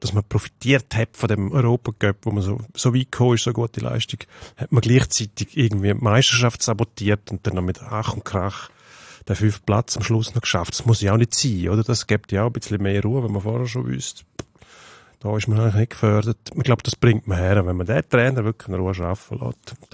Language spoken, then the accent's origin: German; Switzerland; Wir kleinen Schweizer